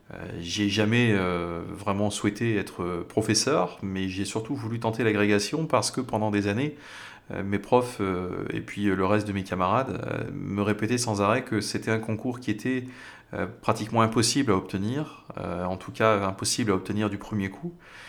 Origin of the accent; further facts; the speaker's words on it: South Africa; also born or lived in France; j'ai grandi plusieurs années en Afrique du Sud